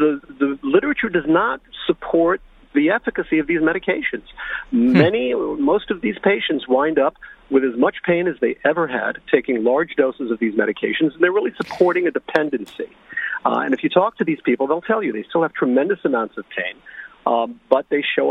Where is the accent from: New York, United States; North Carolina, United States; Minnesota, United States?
New York, United States; New York City; I'm actually from New York City, and I started practicing 20, 25 years ago.